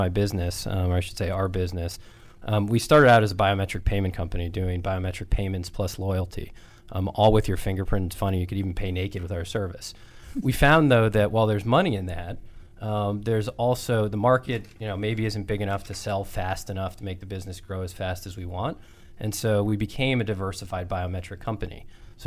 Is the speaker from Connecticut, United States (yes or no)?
yes; Cheshire, Connecticut, United States; Cheshire, Connecticut.